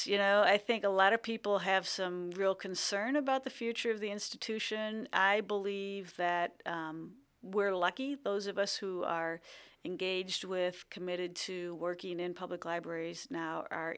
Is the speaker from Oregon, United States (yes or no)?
yes; Portland, Oregon, United States; born there; I was born in Portland, and that's important to me because I find myself exceptionally privileged to be leading the library system that serves the community into which I was born.